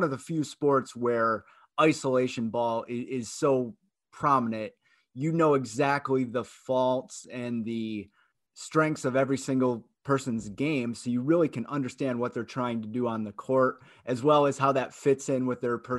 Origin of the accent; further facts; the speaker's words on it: Michigan, United States; I grew up in Michigan from a hockey family